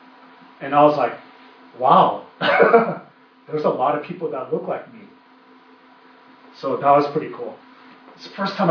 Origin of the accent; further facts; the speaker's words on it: Hawaii, United States; born there; also born or lived in Texas; But I was born in Hawaii, but I moved to Texas.